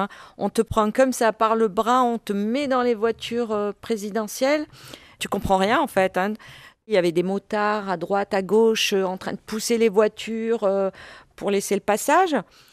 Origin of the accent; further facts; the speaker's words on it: Marseille, Provence-Alpes-Côte d'Azur, France; born there; also born or lived in Algeria; Moi, je suis née à Marseille, ma grande sœur, elle est née à Mostaganem.